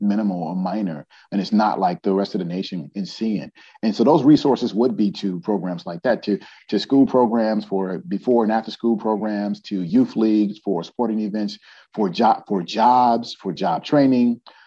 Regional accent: Chicago, Illinois, United States; I'll tell you just, as a kid growing up in Chicago, you touched on a couple of things.

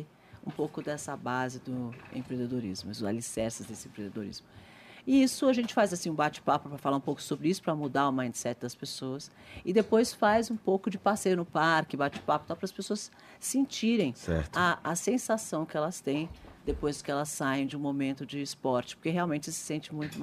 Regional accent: Brazil; Eu sou brasileira, adoro o Brasil, sou muito patriota.

